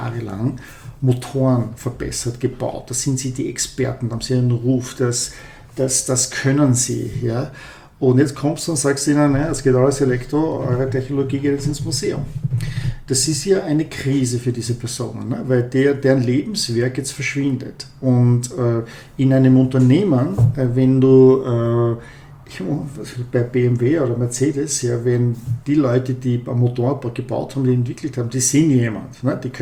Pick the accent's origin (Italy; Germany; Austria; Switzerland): Austria; Und ich sage das als Österreicher